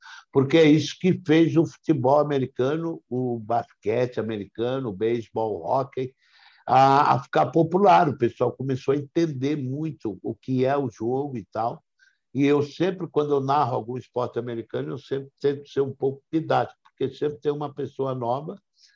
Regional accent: Blumenau, Santa Catarina, Brazil; also born or lived in São Paulo / New York; Eu tenho orgulho de ser de Blumenau. Tenho orgulho de ter passado a minha infância em Blumenau.

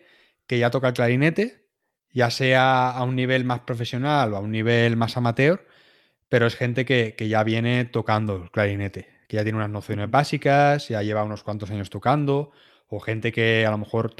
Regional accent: Alicante, Valencian Community, Spain; Yo diría Alicante, que es de donde yo soy.

